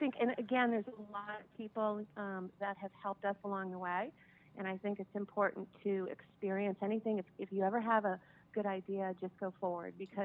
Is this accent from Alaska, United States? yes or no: no; Massachusetts, United States; now in Sudbury, United States; So I'm from Western Massachusetts. I live in Sudbury, Massachusetts.